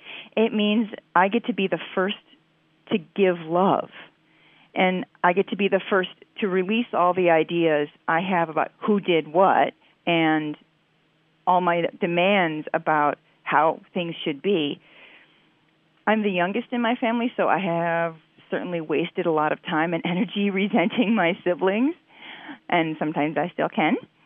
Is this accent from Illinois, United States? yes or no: yes; Chicago, Illinois, United States; I am from Chicago, Illinois.